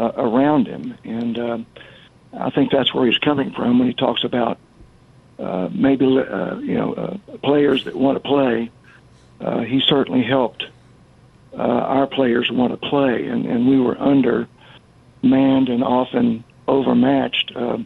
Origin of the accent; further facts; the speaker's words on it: Texas, United States; I'm from the North Texas area, former educator